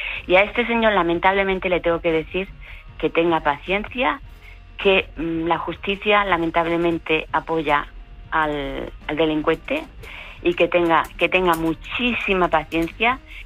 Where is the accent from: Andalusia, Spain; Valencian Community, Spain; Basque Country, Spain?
Andalusia, Spain; Málaga; now in Barcelona, Spain; Soy de Málaga.